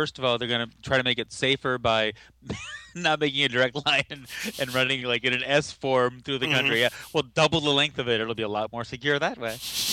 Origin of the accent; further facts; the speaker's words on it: Massachusetts, United States; moved away; And since I moved here, my hometown team, the Red Sox, won the World Series twice.